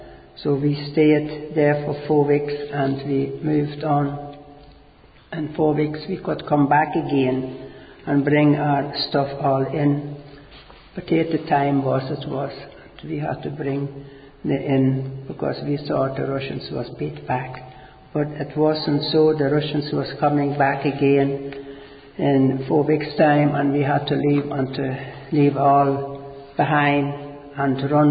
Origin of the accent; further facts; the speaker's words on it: East Prussia, Germany; English is a second language; I was born in Germany, in East Germany, East Prussia, but it was German at that time. I am German. I was born there, and now it's Lithuanian.